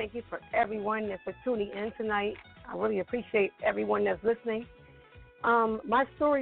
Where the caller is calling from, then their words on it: Willingboro, New Jersey, United States; I am in Willingboro, New Jersey.